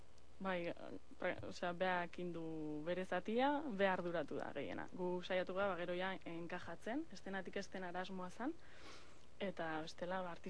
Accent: Zarautz, Basque Country, Spain; Bai, Zarautz.

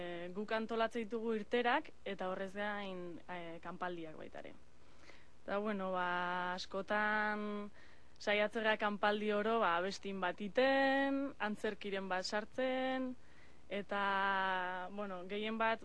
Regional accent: Zarautz, Basque Country, Spain; Bai, Zarautz.

